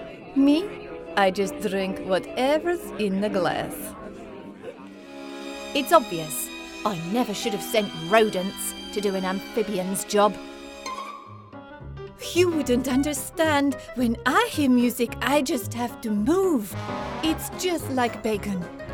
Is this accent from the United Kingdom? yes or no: yes; United Kingdom; Because I'm British, I can say anything I like